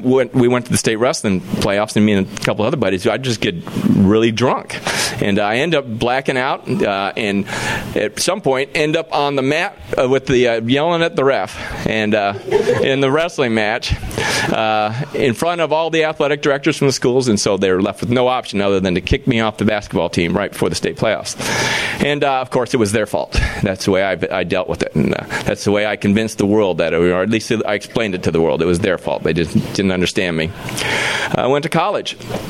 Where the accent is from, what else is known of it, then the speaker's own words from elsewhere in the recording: Hawaii, United States; also born or lived in Chicago; In Hawaii, we started smoking pot. That's where I lived. We moved from Chicago to Hawaii, and that's when I was in junior high or intermediate school there.